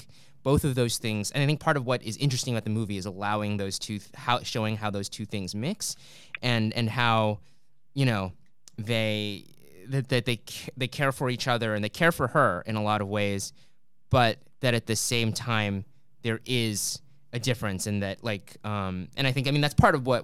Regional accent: United States; born there; I was born in the States, but my family comes from Malaysia

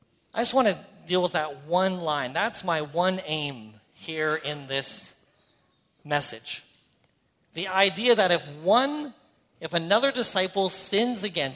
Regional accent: Canada; I'm a Canadian

